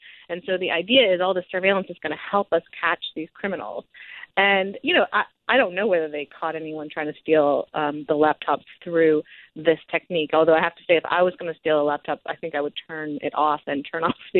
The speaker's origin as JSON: {"language": "English", "town": "Silicon Valley", "region": "California", "country": "United States", "tie": "born or raised there", "said": "I grew up in Silicon Valley, and I really thought I would be a technologist"}